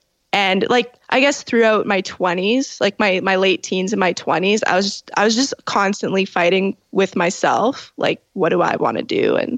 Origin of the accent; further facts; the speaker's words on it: Toronto, Ontario, Canada; Yeah, so I was born in Toronto at, you know, Toronto General. And I grew up in the Italian area at St. Clair and Dufferin.